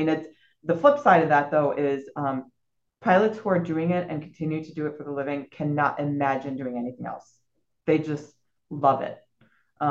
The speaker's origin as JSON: {"language": "English", "town": "Chicago", "region": "Illinois", "country": "United States", "tie": "born or raised there", "said": "when I grew up in Chicago, and Chicago has a world-class air and water show every summer."}